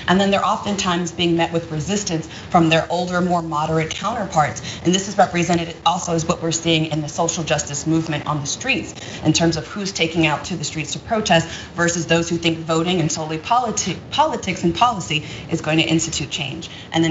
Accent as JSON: {"language": "English", "region": "Wisconsin", "country": "United States", "tie": "born or raised there", "said": "as we see the temperatures are already lowering in my hometown of Wisconsin"}